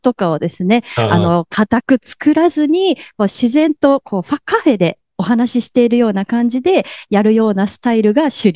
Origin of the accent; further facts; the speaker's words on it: Hyogo, Japan; born there; now in Osaka, Japan; 基本的にはですね、兵庫県で生まれまして大阪に住んでおり、もう関西がホームグラウンドというところで